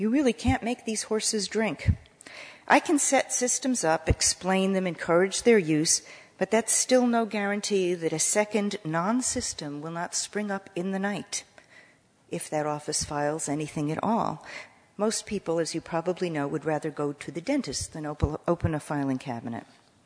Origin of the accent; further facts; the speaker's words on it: New York, United States; I grew up on Long Island, New York, in a burgeoning suburban melting pot.